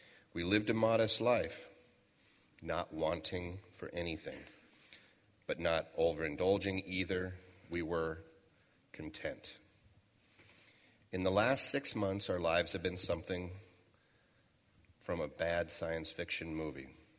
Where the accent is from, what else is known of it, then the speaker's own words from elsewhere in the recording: Levittown, New York, United States; I grew up in Levittown, New York, and my mom stayed home to raise three daughters while Dad went to Brooklyn to work.